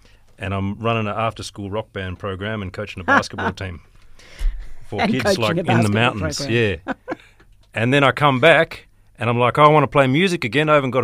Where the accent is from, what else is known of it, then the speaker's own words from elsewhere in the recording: Albany, Western Australia, Australia; Oh, well, I grew up in Albany